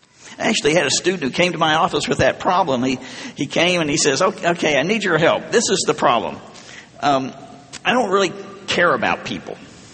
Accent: Arkansas, United States; I'm a theologian and I'm from Arkansas.

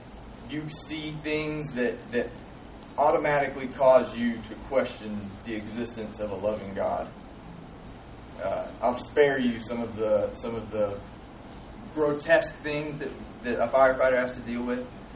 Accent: Georgia, United States; If you can't really understand me, it's because I'm from South Georgia.

